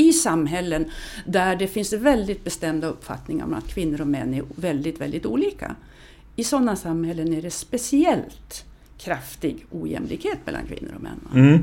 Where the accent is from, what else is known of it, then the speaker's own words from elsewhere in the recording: Lycksele, Västerbotten County, Sweden; born there; Jag är född i Lycksele.